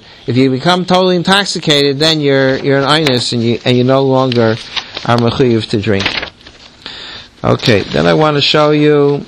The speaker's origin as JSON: {"language": "English", "town": "Forest Hills", "region": "New York", "country": "United States", "tie": "born or raised there", "said": "when I grew up in the Young Yisrael Forest Hills, they used to do those things."}